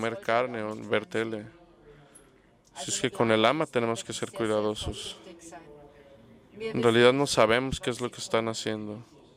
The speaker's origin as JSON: {"language": "Spanish", "country": "United States", "said": "Y yo soy americano"}